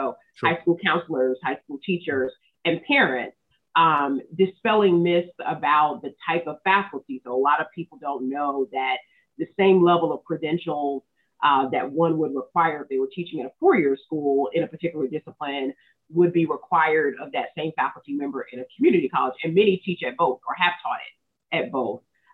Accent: North Carolina, United States; I'm from the state, so I grew up in the Triangle area. My parents still live in the Triangle area.

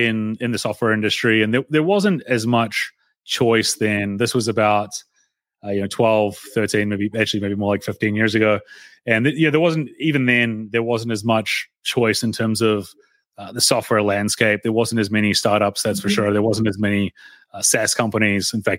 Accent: Paraparaumu, Wellington, New Zealand; I grew up in New Zealand in a town called Paraparaumu, which is about 45 minutes north of Wellington.

